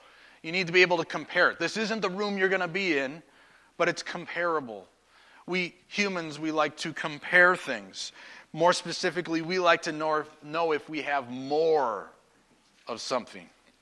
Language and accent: English; North Dakota, United States; also born or lived in Minnesota; I'm from North Dakota. Yeah. And then I lived in Minnesota for 5 years.